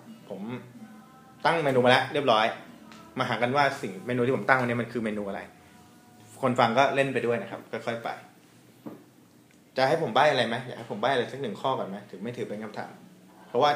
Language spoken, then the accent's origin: Thai; Nakhon Pathom, Thailand; บ้านผมเนี่ยเป็นทำการเกษตรบ้านผมอยู่นครปฐมการเกษตรผมก็คือส้มโอนะเป็นของที่ขึ้นชื่อจังหวัดนครปฐม